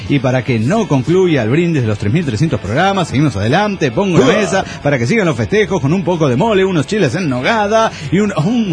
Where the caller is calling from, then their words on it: Asunción, Paraguay; de Asunción del Paraguay.